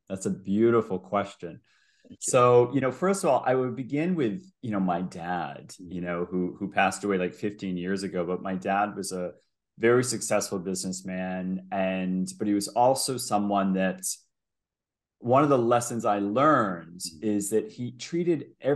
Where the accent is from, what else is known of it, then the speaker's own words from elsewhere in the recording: Boston, Massachusetts, United States; I'm American, grew up in Boston, spent my first 40 years, I'm 51, first 40 years in the United States.